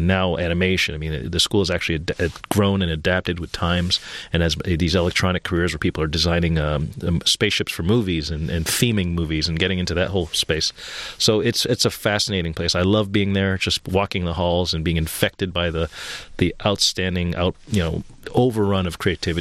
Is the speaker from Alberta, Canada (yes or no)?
no; Montreal, Quebec, Canada; also born or lived in New York City; I grew up in Montreal, which at the time it seemed like a faraway place from Detroit, but today it's just a skip, hop, and a jump. Pretty much was born in New York City.